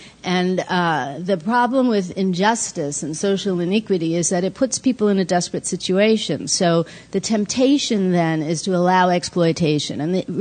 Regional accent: New York City, New York, United States; I grew up in the Bronx. My dad is from Liberia

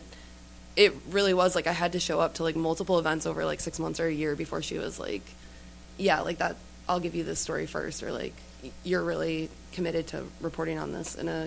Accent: Michigan, United States; I grew up in Michigan, so, you know, this is a topic near and dear to my heart, and then, you know, I live in Detroit

